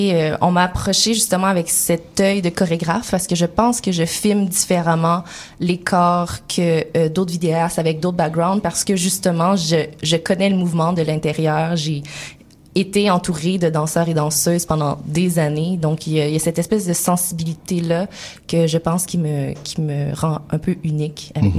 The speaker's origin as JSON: {"language": "French", "town": "Quebec City", "region": "Quebec", "country": "Canada", "tie": "born there", "said": "Oui, mais je suis née à Québec, okay. Mais de parents d'origine malgache chinoise."}